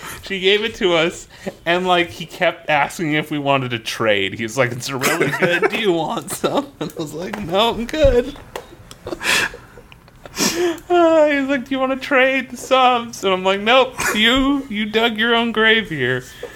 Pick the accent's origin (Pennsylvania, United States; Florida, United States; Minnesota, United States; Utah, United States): Florida, United States; Because when I was a kid growing up in Florida, I would occasionally, my mom would go to the grocery store